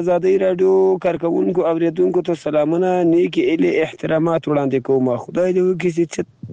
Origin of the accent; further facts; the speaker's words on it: Zabul, Afghanistan; now in Iran; د زابل ولایت خاکیابان دی ولسوالۍ د اجنیم د کلی اوسیدونکی یم. دا مهال له ایران له تای سره په تماس کې یم.